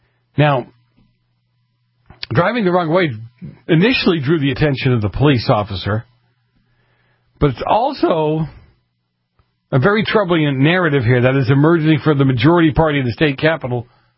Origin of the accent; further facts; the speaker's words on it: Boston, Massachusetts, United States; I grew up in the North End of Boston. It's a very Italian section of town, and I kind of write about it in the opening to the book.